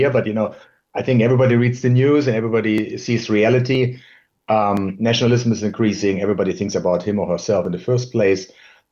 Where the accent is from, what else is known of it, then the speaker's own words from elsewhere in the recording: Germany; English is a second language; I can tell you, in my home country, Germany